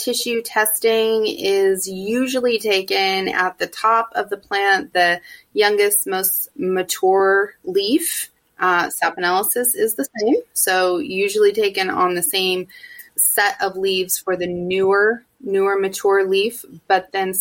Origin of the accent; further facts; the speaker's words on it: Sonoma, California, United States; I'm actually from the Sonoma area. My family is from there. I grew up there.